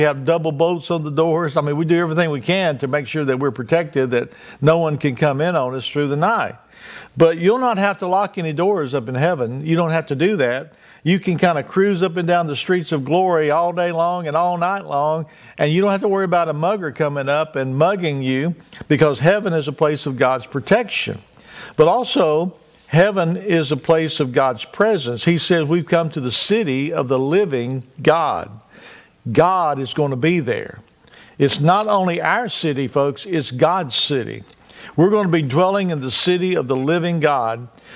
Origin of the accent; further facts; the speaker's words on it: Texas, United States; as a kid growing up in Texas, out in West Texas, I remember we never locked the doors.